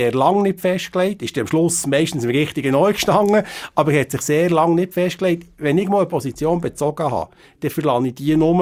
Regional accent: Biel, Bern, Switzerland; Ja gut, ich bin ein Bielerkind, ich sage es selber so.

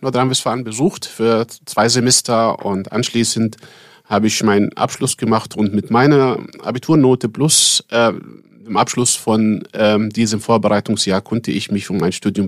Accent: Gaza Strip, Palestine; Ich bin in Palästina im Gazastreifen geboren, aufgewachsen.

